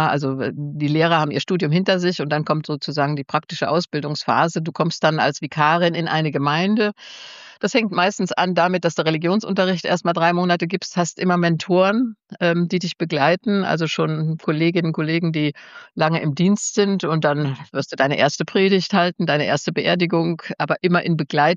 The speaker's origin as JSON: {"language": "German", "town": "Allendorf", "region": "Hesse", "country": "Germany", "tie": "born or raised there", "also_born_or_lived": "Marburg", "said": "aufgewachsen sind wir in Allendorf und Allendorf ist ein ein Mischgebilde. Ja, das war die größte Munitionsfabrik der Nazis."}